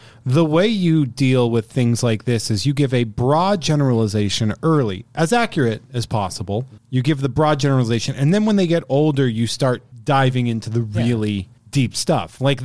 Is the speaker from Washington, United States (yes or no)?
no; Massachusetts, United States; Massachusetts.